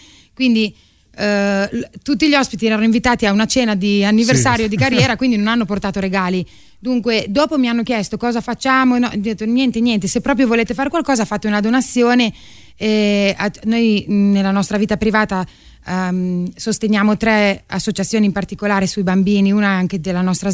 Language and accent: Italian; Emilia-Romagna, Italy; Però per un romagnolo non è difficile, secondo me